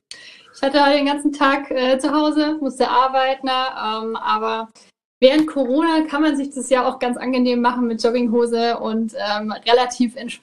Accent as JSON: {"language": "German", "town": "Nuremberg", "region": "Bavaria", "country": "Germany", "said": "ich komme aus Nürnberg, bin damals dann, nachdem ich fertig war mit dem Abi, bin ich dann nach Köln gegangen"}